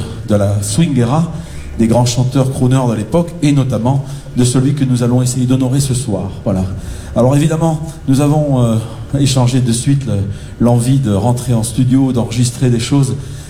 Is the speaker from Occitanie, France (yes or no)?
yes; Carcassonne, Occitanie, France; parce que moi je viens de Carcassonne